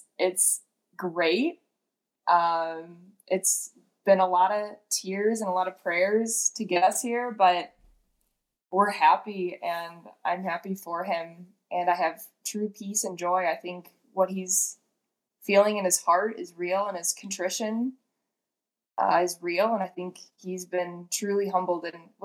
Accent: Illinois, United States; I'm from Illinois, and he was at St. John Cantius, which is deemed one of the most beautiful churches in the country.

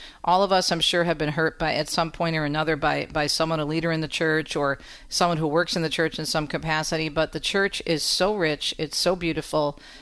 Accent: Michigan, United States; talking about some place that's not so wonderful at times, and that is my home state of Michigan.

